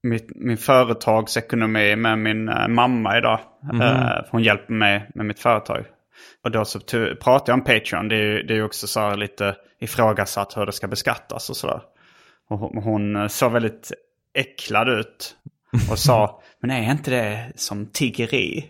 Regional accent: Sweden; när jag bara nämnde att jag var från Sverige

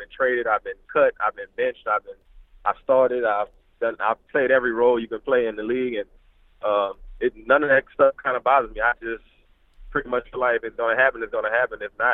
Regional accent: New Orleans, Louisiana, United States; I'm from New Orleans, so we have unique names down there, and middle names and stuff like that.

